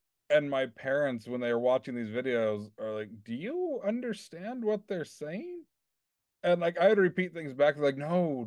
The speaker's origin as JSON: {"language": "English", "region": "Utah", "country": "United States", "tie": "born or raised there", "said": "growing up in Utah, every kid's parent was like, you are not allowed to watch Family Guy."}